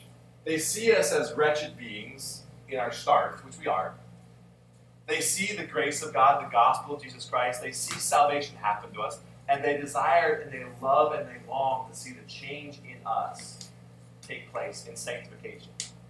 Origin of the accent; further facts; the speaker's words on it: Montana, United States; I grew up in Montana, and in Montana there are spiritual things happen.